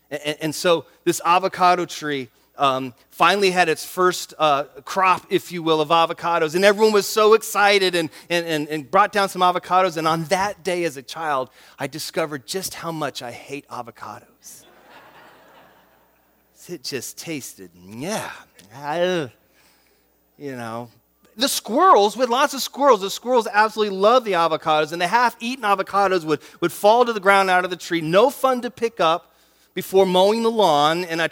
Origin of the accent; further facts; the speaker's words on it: Orlando, Florida, United States; but where I grew up in Florida, Central Florida, in Orlando, we had an avocado tree.